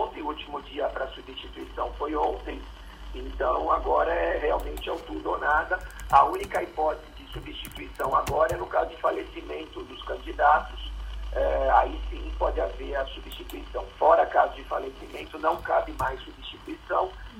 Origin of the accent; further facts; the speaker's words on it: São Paulo, Brazil; eu sou do Estado de São Paulo